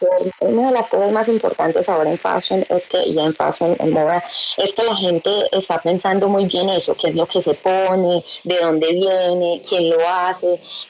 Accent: Colombia; me parece muy linda la resiliencia de mi pueblo, de mi gente, de cómo han cambiado las cosas. Y ahora cuando la gente va a Colombia

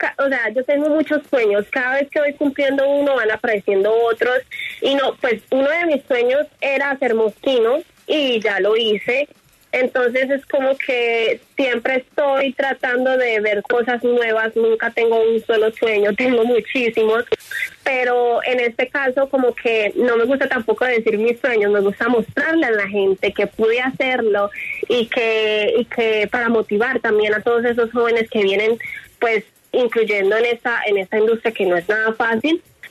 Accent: Puerto Boyacá, Boyacá, Colombia; Yo soy de Puerto Boyacá, soy boyaca. Y pues siempre llevo mi tierrita en el corazón

